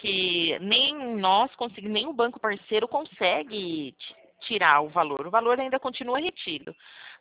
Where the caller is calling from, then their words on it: São Paulo, Brazil; Do estado de São Paulo.